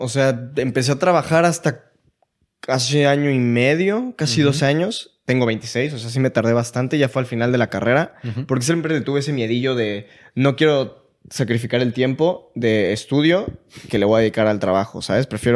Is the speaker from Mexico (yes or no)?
yes; Mexico; Y vengo igual de México, gracias.